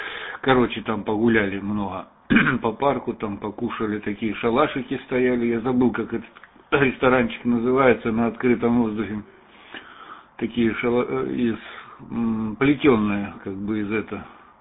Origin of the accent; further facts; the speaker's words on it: Lermontov, Stavropol Krai, Russia; now in Belgium; Ну, сейчас я из Бельгии. Вообще, я лермонтовский парень из города Лермонтова.